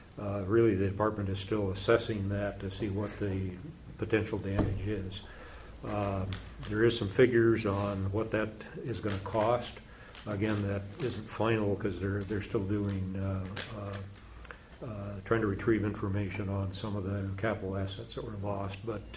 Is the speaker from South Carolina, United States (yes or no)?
no; Moses Lake, Washington, United States; I'm from Moses Lake, served on the commission for quite a while